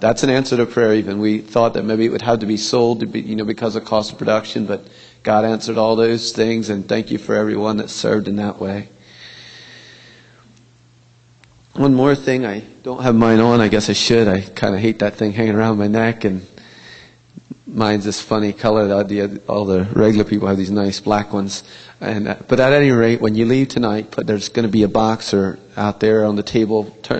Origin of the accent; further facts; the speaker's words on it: Ephrata, Pennsylvania, United States; It's a privilege to have people right from my hometown of Ephrata, Pennsylvania, to be with me.